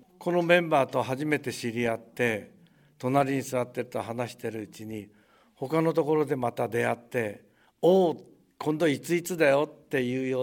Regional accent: Nagasaki, Japan; 私が長崎の出身で19年生まれですから、ちょうど1歳の時原爆に遭いました。

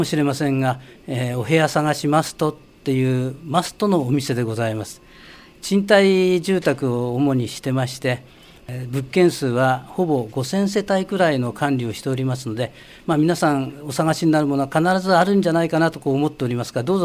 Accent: Fujisawa, Kanagawa, Japan; 私は生まれも育ちもこの藤沢で一歩も出たことないんですよ。

